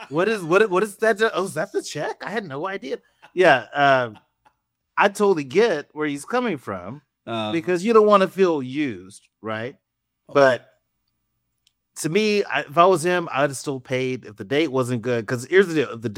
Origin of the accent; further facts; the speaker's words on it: the South, United States; Oh, I'm from the South, so that keep that in mind, from the South.